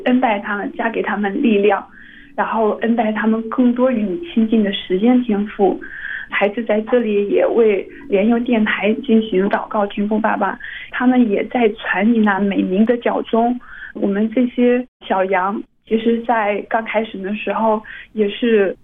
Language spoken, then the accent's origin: Chinese; Hangzhou, Zhejiang, China; 我是杭州的